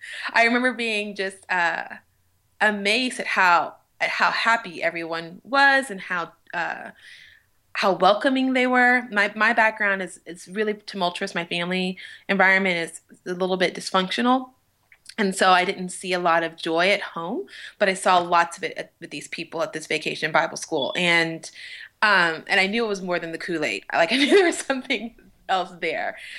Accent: Oceanside, California, United States; born there; now in Los Angeles, United States; I was born on a military base in Oceanside, because my dad was a Marine for 20 years.

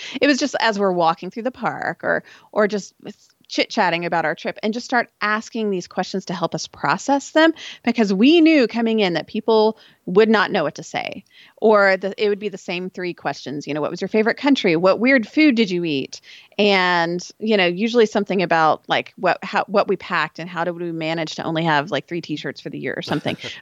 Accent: Austin, Texas, United States; also born or lived in Central Oregon / Turkey; instead of returning back to Central Oregon where we lived, we're going to actually move back to my hometown of Austin.

